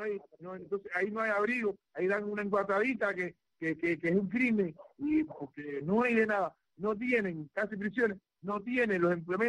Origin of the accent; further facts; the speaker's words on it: Cuba; he dado paso frente como un cubano